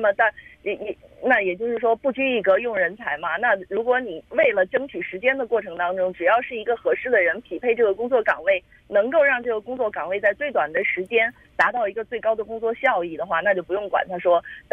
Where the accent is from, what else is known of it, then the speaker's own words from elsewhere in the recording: China; 这也很符合我们中国人的一句老话，是不是？